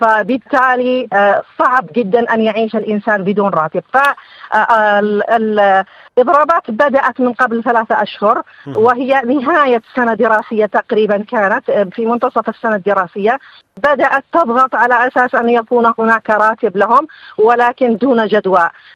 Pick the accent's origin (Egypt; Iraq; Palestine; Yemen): Yemen; وأنا مرشحة وغيري من اليمن جايين حضورا لهذا المؤتمر الدولي